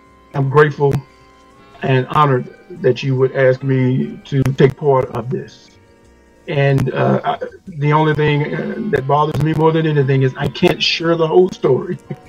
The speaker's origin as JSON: {"language": "English", "town": "Greenville", "country": "United States", "tie": "born or raised there", "said": "I try my very best in defending my hometown that we had no monopoly on racism. Racism is a part of the world. And some people make it out like Greenville has a monopoly on it, and we don't."}